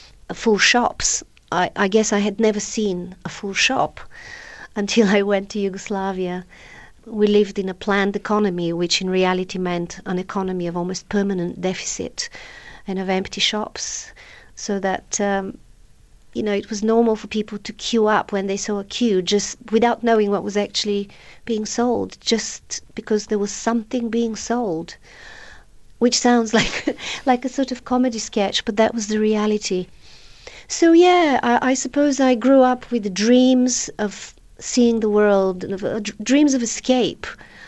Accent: Bulgaria; also born or lived in England; now in New Zealand; We emigrated from Bulgaria in the early 90s, and that was a very exciting and very fraught experience.

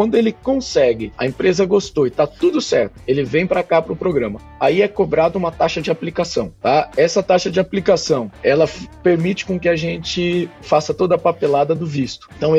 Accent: Brazil; eu como um bom brasileiro, eu fico no pé desses caras aí. Eu falo, né, se algum brasileiro vier pra cá

